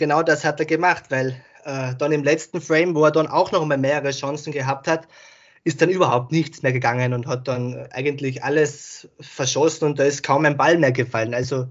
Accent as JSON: {"language": "German", "country": "Austria", "said": "Ich komme aus Österreich."}